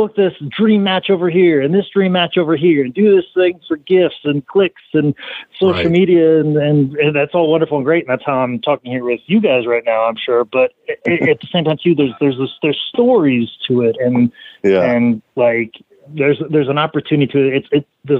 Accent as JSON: {"language": "English", "region": "Iowa", "country": "United States", "tie": "born or raised there", "said": "I was born and raised in Iowa. My father is a farmer and construction worker. My mother is a school teacher. I was raised in a town of 82 people."}